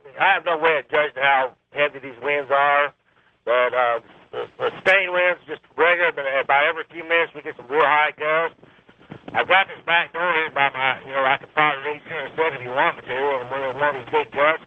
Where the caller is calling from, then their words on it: Beaumont, Texas, United States; I'm in Beaumont, Texas.